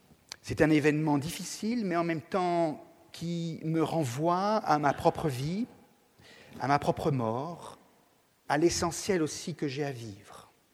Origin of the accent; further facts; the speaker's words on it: France; peut-être en tant que Français, républicain, je suis très attaché à cette école qui m'a construit